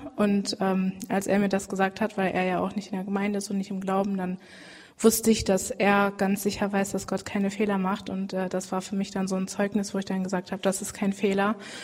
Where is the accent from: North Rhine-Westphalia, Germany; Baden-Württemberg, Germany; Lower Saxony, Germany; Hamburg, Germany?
North Rhine-Westphalia, Germany; Hüllhorst; Ich komme aus Hüllhorst. Ja, das ist genau, Herford-Espelkamp ist da in der Nähe.